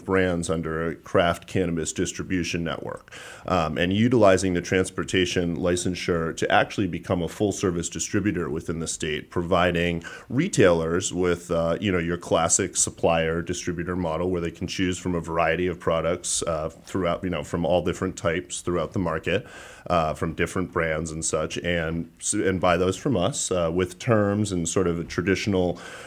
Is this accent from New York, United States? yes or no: no; Massachusetts, United States; We're really passionate about the local Massachusetts players. We're local from Massachusetts.